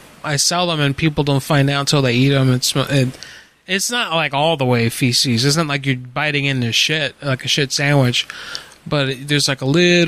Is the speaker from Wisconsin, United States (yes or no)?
no; New York, United States; No, actually, I'm from New York. I'm retired. I've retired at 42. I'm from New York.